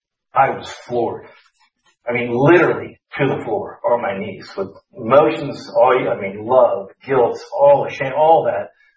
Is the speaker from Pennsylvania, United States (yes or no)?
no; Malibu, California, United States; But as I grew up in Malibu, these were my best friends.